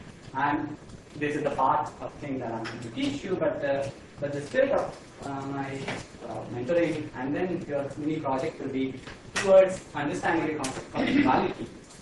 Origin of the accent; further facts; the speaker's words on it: Memphis, Tennessee, United States; I'm going to stop here. I'm from Memphis